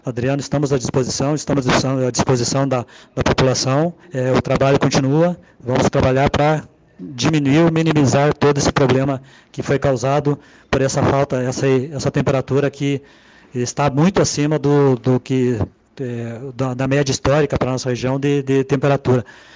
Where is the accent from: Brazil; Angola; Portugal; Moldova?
Brazil; Porto União, Santa Catarina; Sou natural de Porto União